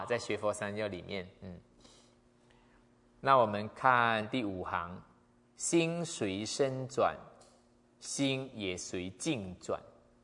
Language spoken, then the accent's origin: Chinese; Malaysia; 因为我们马来西亚没有这样子的佛学课的，没有出家众嘛，我家乡啦